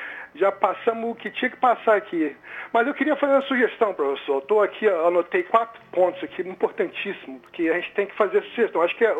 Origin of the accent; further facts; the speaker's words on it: Rio de Janeiro, Brazil; now in United States; eu sou do Rio. Morava no Rio